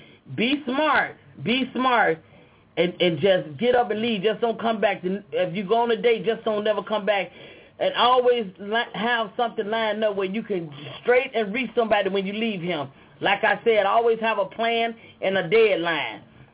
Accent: Chicago, Illinois, United States; I'm from Chicago, Illinois, from the West Side, from the Rockwell Project.

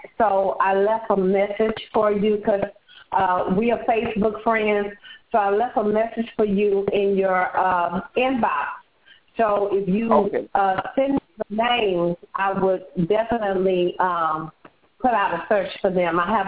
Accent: Texas, United States; He's asking me this question because I'm from Texas, but I'm pretty sure Brother Rudolph is still more qualified.

